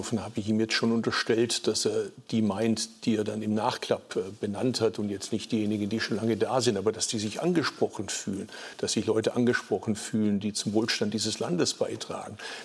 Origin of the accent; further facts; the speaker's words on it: Bad Urach, Baden-Württemberg, Germany; born there; Ich bin regelmäßig in Bad Urach, wo ich geboren bin.